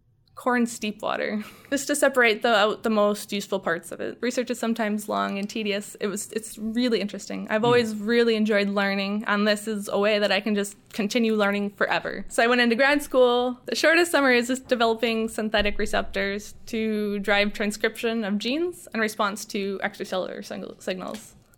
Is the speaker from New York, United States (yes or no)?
no; Waterloo, Iowa, United States; I grew up in a very rural area in Iowa, surrounded by cornfields, near Waterloo, Iowa.